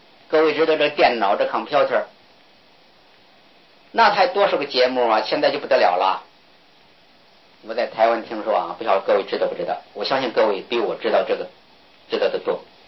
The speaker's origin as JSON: {"language": "Chinese", "region": "northern China", "country": "China", "said": "我们那儿出这个东西，我是北方人嘛，慢得很。"}